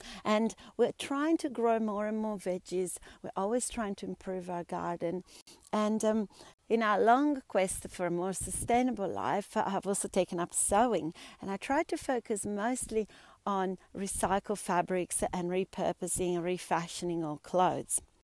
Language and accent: English; Bologna, Emilia-Romagna, Italy; As I was growing up in Italy, in the town of Bologna, I was dreaming of having lots of animals, especially dairy goats.